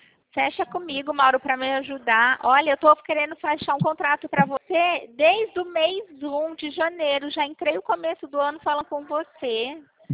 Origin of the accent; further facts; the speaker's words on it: Pirassununga, São Paulo, Brazil; Então, eu sou da cidade de Pirassununga, no interior de São Paulo.